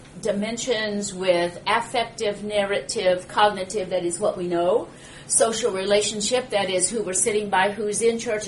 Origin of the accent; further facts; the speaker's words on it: Illinois, United States; In this location, and my childhood memory growing up in Illinois, you smell the wet coats.